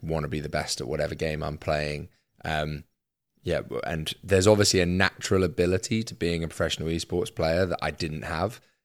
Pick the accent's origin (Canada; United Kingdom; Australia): United Kingdom; We're British, after all.